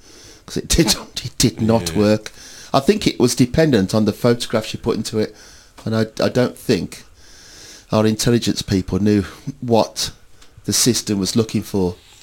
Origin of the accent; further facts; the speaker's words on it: Birmingham, West Midlands, United Kingdom; Particularly as a Brummie, you had a few problems.